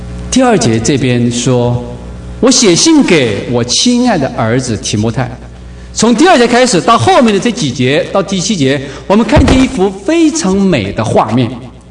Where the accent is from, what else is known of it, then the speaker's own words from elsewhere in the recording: China; 我们中国人重不重视儿子啊？